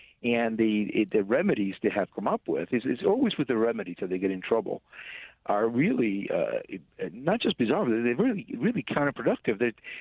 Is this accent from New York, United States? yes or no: yes; New York, United States; a lot of my friends in New York, I'm from New York, a lot of my friends in New York